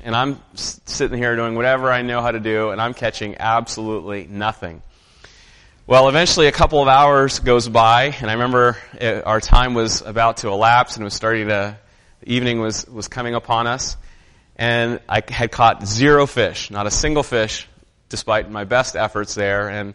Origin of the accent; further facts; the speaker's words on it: California, United States; I grew up in Southern California, one of the activities we were supposed to do as Cub Scouts was demonstrate that we knew how to catch fish.